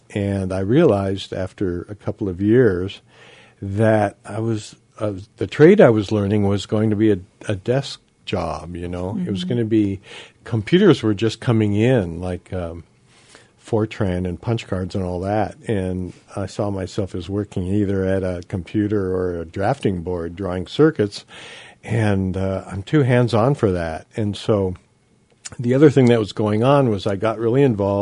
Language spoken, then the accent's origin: English; Denver, Colorado, United States; also born or lived in California / Salt Lake City; No, I was born in California. My family moved around. We lived in Salt Lake City for a while, and then in Denver. Denver is where I went through high school and most of grade school.